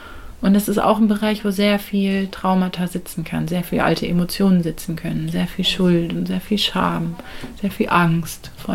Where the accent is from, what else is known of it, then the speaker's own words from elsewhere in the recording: Bavaria, Germany; ich bin in Bayern aufgewachsen, war auf einer katholischen Mädchenschule